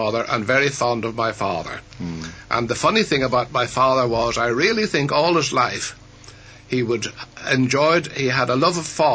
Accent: Ulster, Ireland; born there; I was born in Donegal in the year 1913, so I'll be 79 next June.

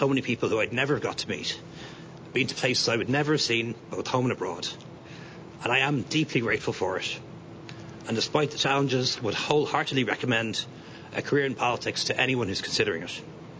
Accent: Ireland; I am deeply proud that we as Irish people welcomed over 100,000 Ukrainian refugees to our shores

